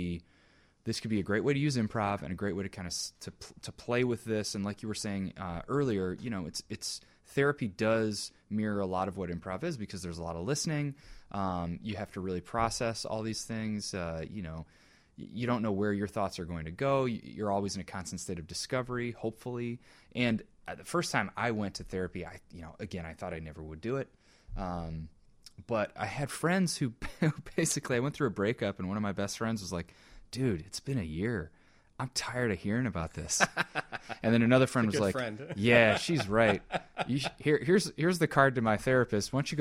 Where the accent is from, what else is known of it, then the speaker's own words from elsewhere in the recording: Joliet, Illinois, United States; I grew up half French in Joliet, Illinois, so I had a lot to talk about.